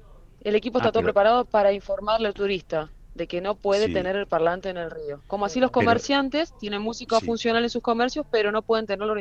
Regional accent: Santa Fe, Argentina; now in Cabalango, Argentina; hace 11 años que estoy viviendo en la localidad. Yo soy de Santa Fe.

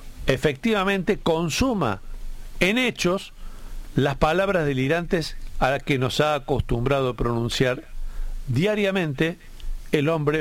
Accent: Argentina; que es hoy un país terrorista, como los argentinos ya sabemos

